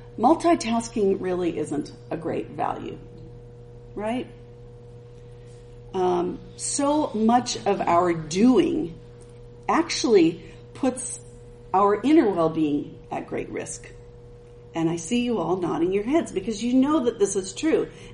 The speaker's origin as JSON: {"language": "English", "town": "Seattle", "region": "Washington", "country": "United States", "lives_now": "Arkansas, United States", "said": "We're actually from the Seattle area, so before our long tenure in Arkansas, we're from the Pacific Northwest."}